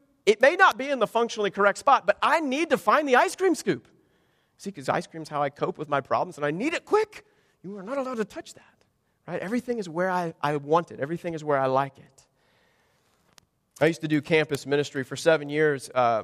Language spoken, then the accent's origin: English; Kansas, United States; So I mentioned I'm from Kansas, otherwise known as Tornado Alley.